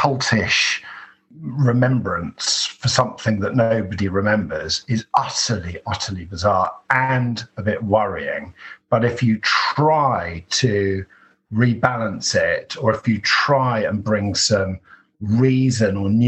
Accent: East of England, United Kingdom; I grew up in the home counties. I grew up in Essex. I know that radio station from childhood.

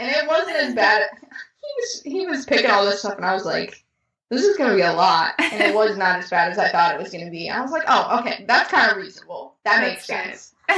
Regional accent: Milwaukee, Wisconsin, United States; I mean, we're from Milwaukee, so he always is a little weary of getting Harley elsewhere

